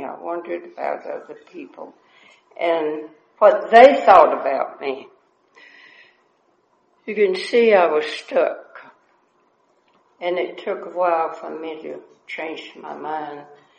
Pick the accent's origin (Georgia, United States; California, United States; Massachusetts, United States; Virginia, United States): Georgia, United States; LaGrange; born there; So, I was born in LaGrange, Georgia, married at 16, had three children.